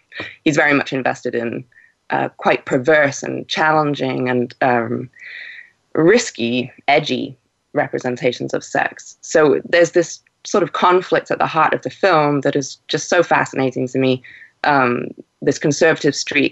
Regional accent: England, United Kingdom; I grew up in England, where that sentiment is very much, well, thriving.

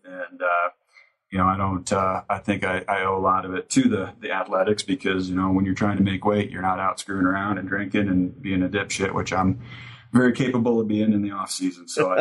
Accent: Nebraska, United States; I grew up in Nebraska, and you grow up worshiping the Huskers as a football team.

